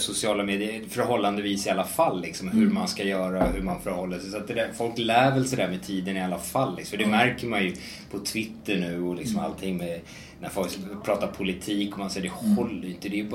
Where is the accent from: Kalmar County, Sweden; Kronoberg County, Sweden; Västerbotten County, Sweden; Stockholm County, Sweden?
Stockholm County, Sweden; Stockholm; när man kommer ut som stockholmare, man kommer ut så här, shit, liksom